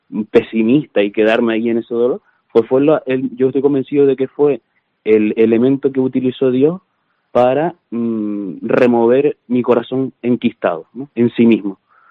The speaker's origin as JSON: {"language": "Spanish", "town": "Los Realejos", "region": "Canary Islands", "country": "Spain", "tie": "born or raised there", "said": "tengo 23 años, soy natural de Los Realejos, del pueblo de Los Realejos, así que soy paisano de Don Francisco"}